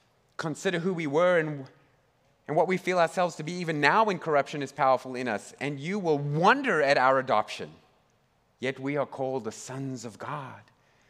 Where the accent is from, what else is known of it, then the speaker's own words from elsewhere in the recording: South Africa; I grew up in South Africa in the apartheid years